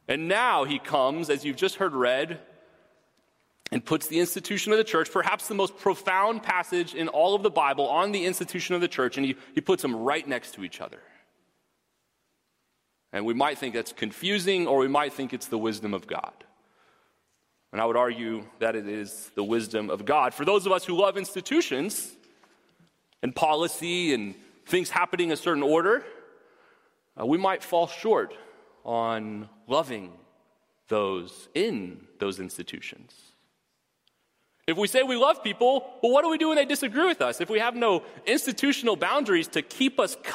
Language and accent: English; Houston, Texas, United States; I come from Houston, and you might remember Enron